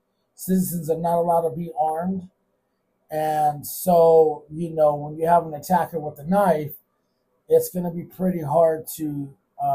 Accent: Phoenix, Arizona, United States; in my hometown, in my city of Phoenix, in an area I used to live pretty close

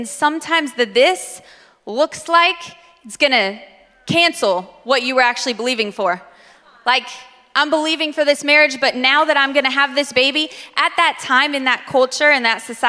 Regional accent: California, United States; moved away as an adult; I'm originally from California, for those of you who don't know, and came here when I was 18.

